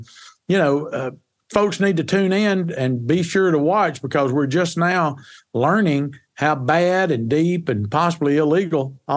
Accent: Nettleton, Mississippi, United States; When I was growing up in Nettleton, my mama worked at the local garment factory before it shut down.

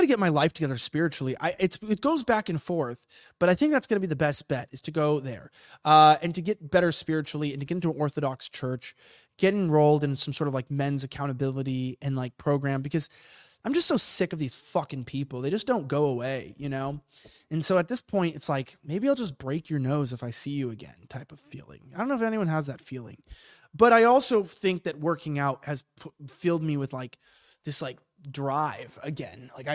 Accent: United States; As an American, I would say Canberra, but that's just American in me.

